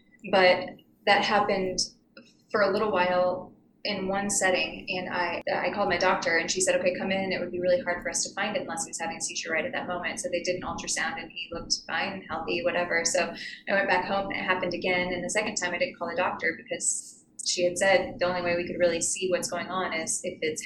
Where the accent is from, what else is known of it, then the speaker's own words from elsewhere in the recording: Indiana, United States; I am from Indiana, and I have been a nurse for 11 years.